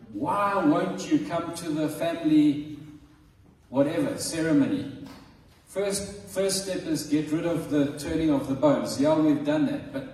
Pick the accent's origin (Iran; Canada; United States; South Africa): South Africa; That's South African way of saying something. Sorry, I'm South African.